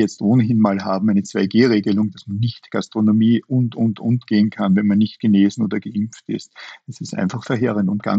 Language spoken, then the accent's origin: German; Ebensee, Upper Austria, Austria; in Wien oder in meiner Heimatgemeinde Ebensee